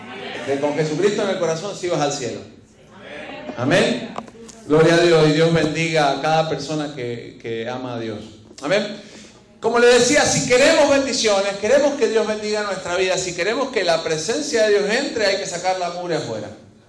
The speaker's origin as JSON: {"language": "Spanish", "country": "Argentina", "said": "Y yo soy argentino."}